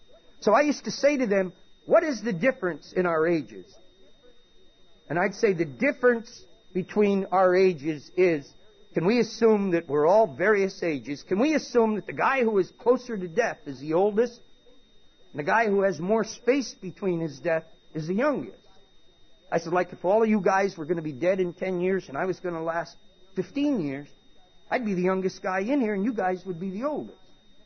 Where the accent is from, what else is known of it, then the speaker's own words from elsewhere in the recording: Florida, United States; I'm from South Florida